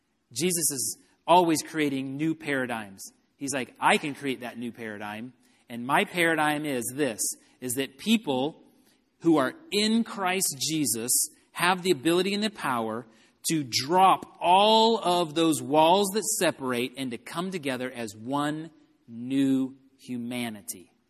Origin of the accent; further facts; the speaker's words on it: Texas, United States; I grew up in Texas, and my church was putting together a mission trip to Mexico.